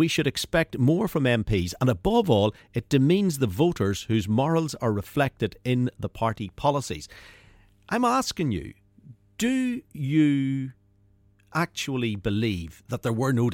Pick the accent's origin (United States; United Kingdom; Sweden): United Kingdom; Northern Ireland; it reflects on us as Northern Irish people